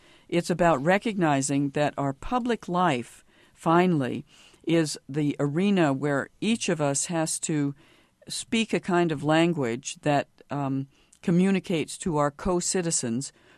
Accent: Bozeman, Montana, United States; from Bozeman, where I grew up in Montana

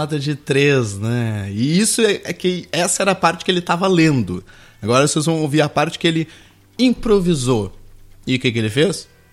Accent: Rio Grande do Sul, Brazil; Eu que sou gaúcho, olha, eu conheço uns 50

